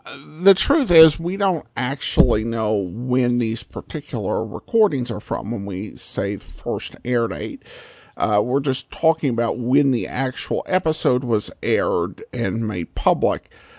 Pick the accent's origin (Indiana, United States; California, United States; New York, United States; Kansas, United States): Indiana, United States; it was made for a while in my hometown and was very popular in Indiana and neighboring states back in the 40s and 50s.